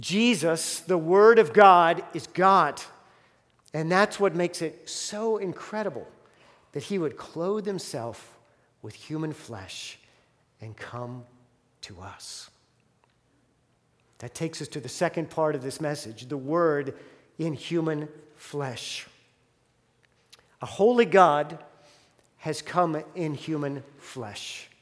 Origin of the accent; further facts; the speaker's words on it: West Virginia, United States; Well, as much as I enjoyed growing up in the West Virginia Hills with my brothers